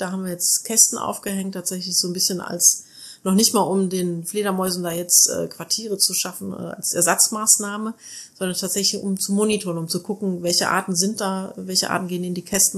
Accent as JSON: {"language": "German", "region": "North Rhine-Westphalia", "country": "Germany", "said": "Ja, es ist nicht so wie bei uns im Ruhrgebiet hier."}